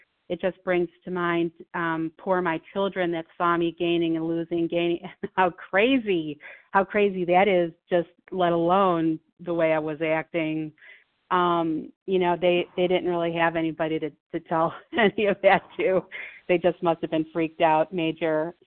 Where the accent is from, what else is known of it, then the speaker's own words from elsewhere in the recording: Ohio, United States; I am from Ohio.